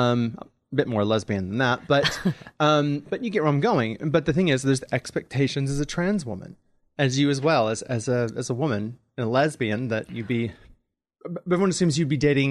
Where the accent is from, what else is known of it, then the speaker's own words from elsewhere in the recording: St. Louis, Missouri, United States; But like St. Louis Blues, my hockey team back home as well.